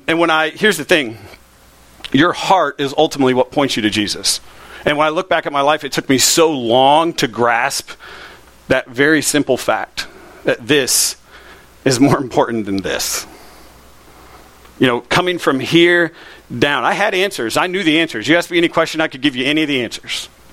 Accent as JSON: {"language": "English", "town": "Lakeland", "region": "Florida", "country": "United States", "tie": "born or raised there", "said": "as I mentioned before, I grew up in Lakeland."}